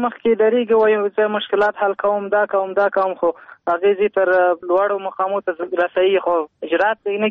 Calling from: Kabul, Afghanistan; د کابل ولایت برشناکوت څخه

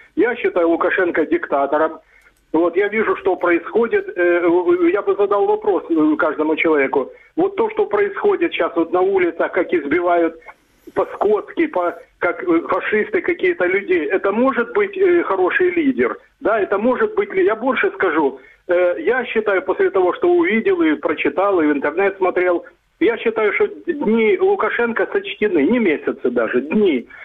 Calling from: Dnipro, Dnipropetrovsk Oblast, Ukraine; Добрый вечер … город Днепр.

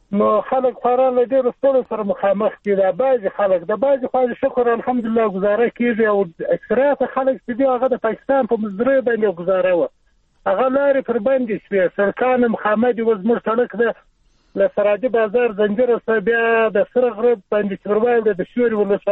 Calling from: Zabul, Afghanistan; د زابل ولایت شملزو ولسوالۍ څخه خبره کوم.

